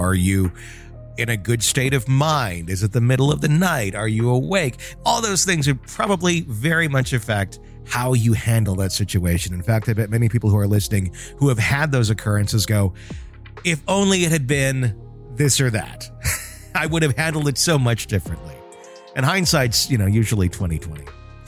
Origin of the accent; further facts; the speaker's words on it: Arkansas, United States; I'm from Arkansas. I was born here, grew up here, and still live in the state. I live in Northwest Arkansas, though I am from the eastern side of the state.